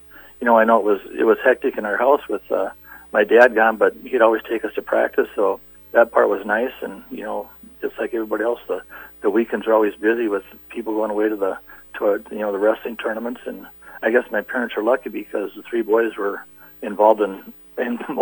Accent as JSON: {"language": "English", "region": "Minnesota", "country": "United States", "tie": "born or raised there", "also_born_or_lived": "Red Lake Falls / Moorhead / Parker's Prairie", "said": "I was born in Red Lake Falls, Minnesota. My dad was a coach there, football and basketball coach and baseball, and then moved to Moorhead, where he went to finish his master's degree, and then moved to Parker's Prairie."}